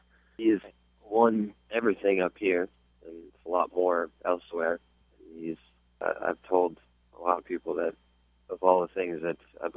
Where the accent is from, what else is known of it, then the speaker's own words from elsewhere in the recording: Minnesota, United States; I growing up in Minnesota, everybody's pretty laid back there, but grew up in a Christian home and taught me my values and learned some discipline growing up